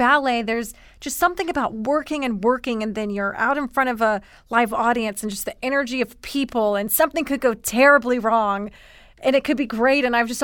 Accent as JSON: {"language": "English", "town": "Columbia", "region": "South Carolina", "country": "United States", "said": "So then I ended up going to, you know, I'm from the South. I got to be honest with you guys. People from the South don't really leave. Like, mm-hmm. they don't leave the state. You know, I'm from Columbia. So the big move would be like to Charleston."}